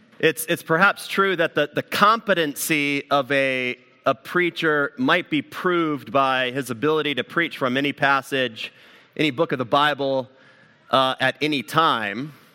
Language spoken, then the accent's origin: English; Southeast, United States; Growing up in the South, or in and out of the Southeast, you'd even see billboards at time that just had the reference, John 3:16.